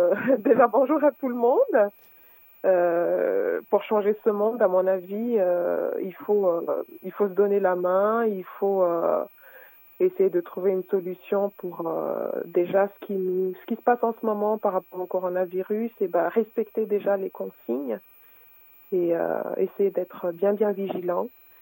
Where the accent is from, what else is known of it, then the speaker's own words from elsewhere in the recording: Morondava, Menabe, Madagascar; Je viens de Morondave, j'ai grandi à Morondave, je suis née à Morondave, j'ai grandi à Morondave. C'est une ville qui se situe dans le sud-ouest de Madagascar.